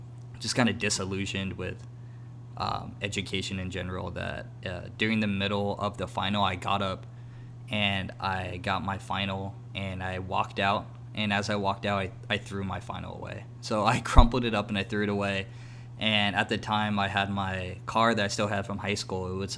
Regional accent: Tucson, Arizona, United States; I've been born and raised in Tucson.

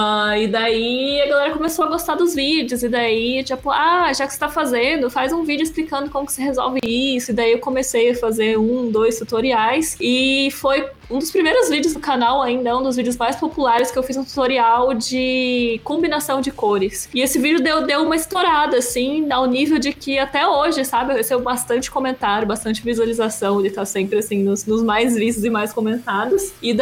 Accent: Brazil; GB, pode ser no português mesmo, nós somos brasileiros.

